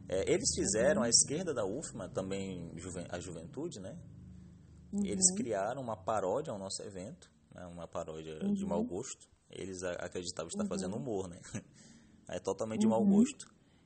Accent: Maranhão, Brazil; Eu morava na Casa dos Estudantes da UFMA. Eu sou maranhense do interior, né? Eu vim do interior do Maranhão. Para fazer faculdade

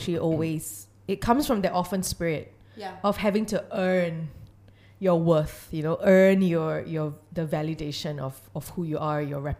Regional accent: Singapore; growing up in Singapore, there is a bit of a disdain for mistakes and weakness, and we tend to really be pretty perfectionistic in our society.

